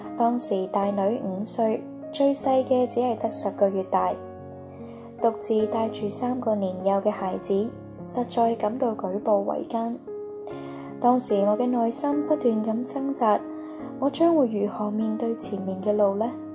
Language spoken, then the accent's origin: Chinese; Hong Kong; born there; 我出生在香港一个小康家庭，父亲脚踏实地地在船厂工作，辛苦养育我们兄弟姊妹七人。